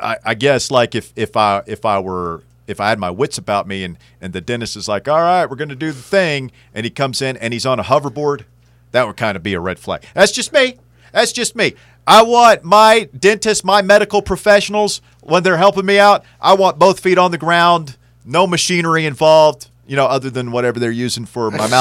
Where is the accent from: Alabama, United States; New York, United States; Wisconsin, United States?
Alabama, United States; Saraland; I'm from Saraland, Alabama.